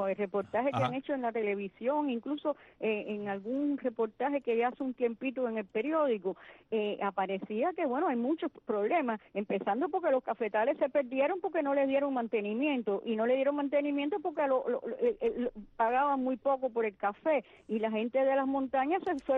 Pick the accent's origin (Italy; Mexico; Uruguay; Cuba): Cuba